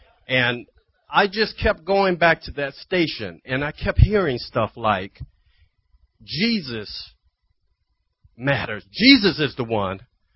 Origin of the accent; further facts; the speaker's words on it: Louisiana, United States; I'm from Louisiana, okay? And I'm from a small town in Louisiana. It's quite racist.